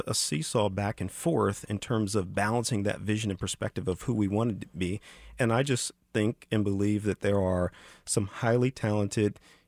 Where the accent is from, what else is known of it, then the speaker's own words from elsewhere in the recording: New Jersey, United States; I grew up in South Jersey, and in South Jersey, it was the Delaware Valley, Pennsylvania, Delaware, and New Jersey